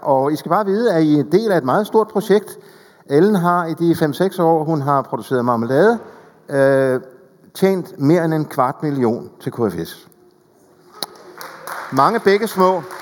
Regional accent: Rødovre, Capital Region of Denmark, Denmark; now in Hillerød, Denmark; Jeg er vokset op i Rødovre og bor i Hillerød nu. Sammen med min kone. Og jeg har været folkepensionist det sidste halvandet år.

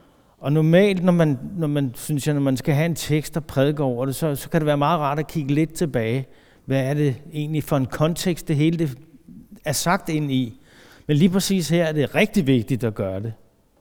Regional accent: Hillerød, Capital Region of Denmark, Denmark; og jeg kommer fra Hillerød, og kommer i Betania-kredsen i Luthers Mission i Hillerød

